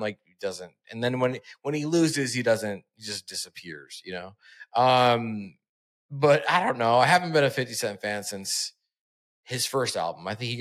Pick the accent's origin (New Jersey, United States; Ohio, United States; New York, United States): Ohio, United States; Toledo; I grew up in Toledo, Ohio, so our county fair is real bad.